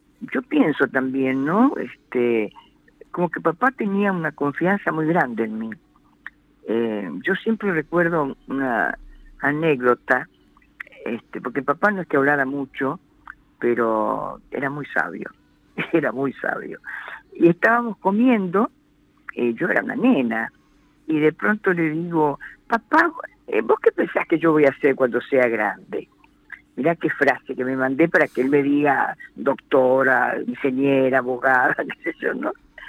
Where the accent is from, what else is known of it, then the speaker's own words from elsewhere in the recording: Presidencia Roque Sáenz Peña, Chaco, Argentina; also born or lived in Charata; Sí, yo nací en Charata y me crié en Sáenz Peña.